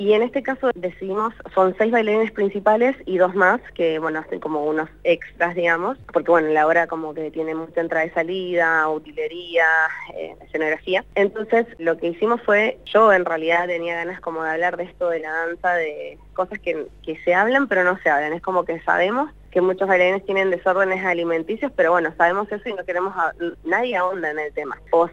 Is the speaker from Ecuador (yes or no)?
no; San Martín, Argentina; born there; also born or lived in Córdoba; nací acá en San Martín, pero viví 15 años en Córdoba